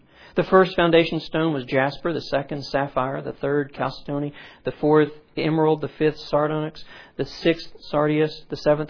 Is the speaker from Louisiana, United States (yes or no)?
yes; Louisiana, United States; You know I'm Cajun.